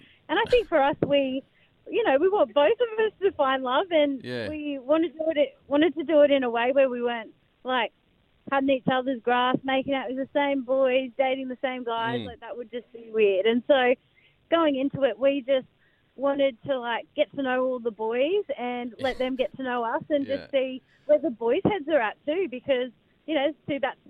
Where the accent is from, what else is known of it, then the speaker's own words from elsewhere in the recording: Australia; accent: Bogan; You can probably tell by my Bogan accent.